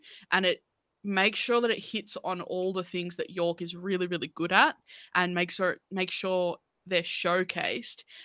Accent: Australia; It's like as Australian electronic pop artists or as Australian artists, we are actually really fucking good. We've got a really good community here.

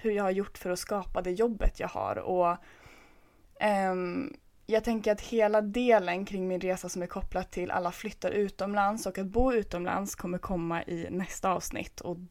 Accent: Undersåker, Jämtland County, Sweden; Jag är från Jämtland, en liten by utanför Åre som heter Undersåker och det är här jag sitter och pratar med er idag.

